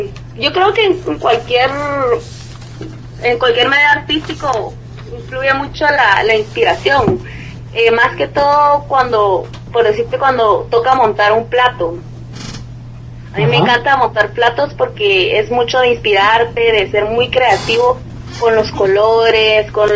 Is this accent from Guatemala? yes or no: yes; Guatemala; ¿por qué cantas en inglés y uh-huh. sos chapina? Uh-huh. Pero realmente, como crecí oyendo solo música en inglés